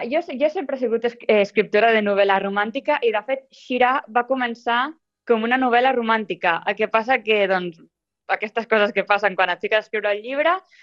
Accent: Olèrdola, Catalonia, Spain; jo soc d'Olèrdola i camino molt pel camí del castell

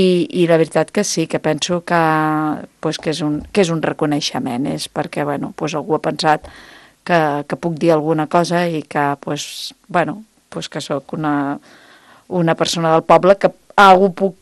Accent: Torrelavit, Catalonia, Spain; also born or lived in Lleida / Vilafranca del Penedès / Barcelona; jo vaig néixer a Lleida. Vaig estar a Torrelavit uns anys, després vaig anar als 16 anys cap a Vilafranca, al Penedès, mm-hmm. I després, quan em vaig casar, me'n vaig anar a viure a Barcelona, 10 anys. I després, doncs, vaig tornar a Sant Miquel.

